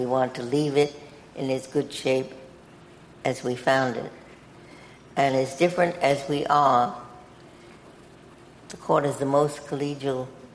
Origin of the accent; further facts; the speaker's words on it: Brooklyn, New York, United States; What we had in common is that we were both born and bred in Brooklyn, New York.